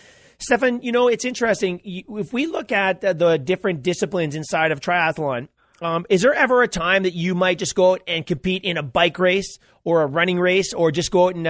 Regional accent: Edmonton, Alberta, Canada; there was a World Cup ITU championship in my hometown of Edmonton.

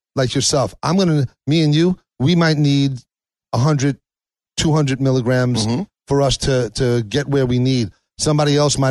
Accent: Brooklyn, New York, United States; I'm from Brooklyn, man. Specificity.

